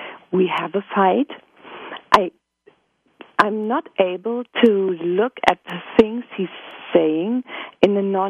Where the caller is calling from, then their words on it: Hamburg, Germany; I'm calling in from Hamburg, Germany.